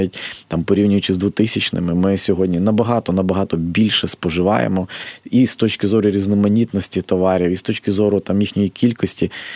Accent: Lviv, Lviv Oblast, Ukraine; я виріс у Львові на такому там теж масиві, звичайному спальному районі.

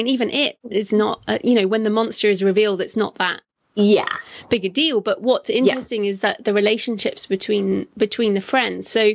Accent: England, United Kingdom; Yeah, I'm English. So we don't do that either.

